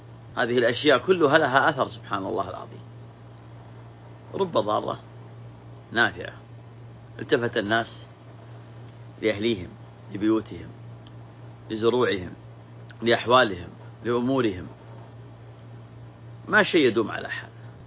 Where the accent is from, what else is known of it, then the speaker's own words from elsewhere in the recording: Saudi Arabia; بلادنا المملكة العربية السعودية